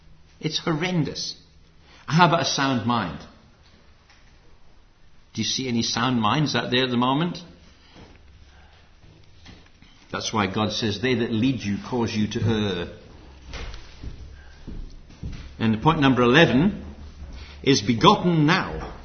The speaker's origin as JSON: {"language": "English", "country": "Zimbabwe", "tie": "born or raised there", "said": "I know when I was a kid growing up in Rhodesia, we had the radio."}